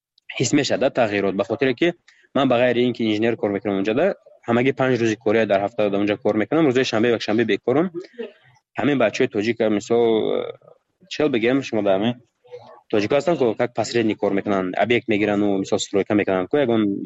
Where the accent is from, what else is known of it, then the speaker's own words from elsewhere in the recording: Tajikistan; من گفتم من تاجیکم، گفتم از تاجیکستان،